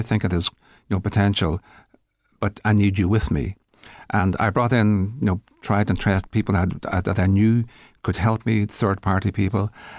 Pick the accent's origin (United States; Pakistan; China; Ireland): Ireland; Letterkenny, County Donegal; And I grew up near Letterkenny, where factories came and went, and it was just considered normal.